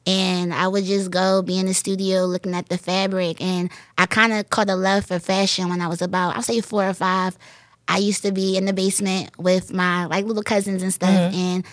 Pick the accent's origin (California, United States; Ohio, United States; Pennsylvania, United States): Pennsylvania, United States; Philadelphia; I am from Philadelphia. I was born and raised in Uptown. I'm an Uptown girl. I ended up moving to the suburbs in Willow Grove.